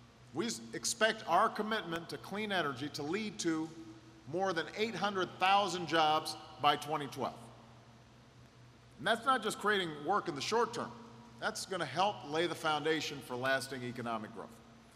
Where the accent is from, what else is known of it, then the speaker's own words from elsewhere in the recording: Illinois, United States; a state like Wisconsin or my home state of Illinois